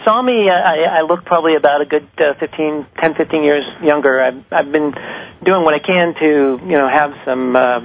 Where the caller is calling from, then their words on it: East Coast, United States; I'm calling from the East Coast, and first-time listener, first-time caller.